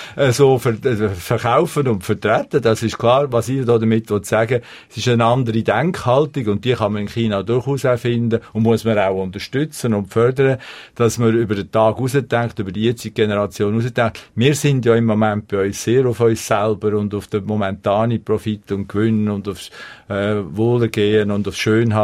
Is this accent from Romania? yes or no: no; Switzerland